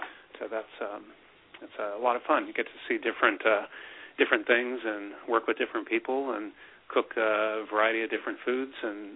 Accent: San Francisco, California, United States; But I'm from Northern California, San Francisco native, born and raised.

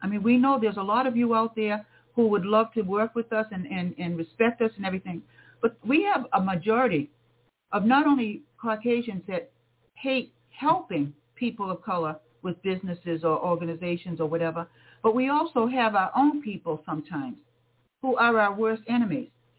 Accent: Massachusetts, United States; accent: Massachusetts; she knew I was from the States, because you can tell this Massachusetts accent.

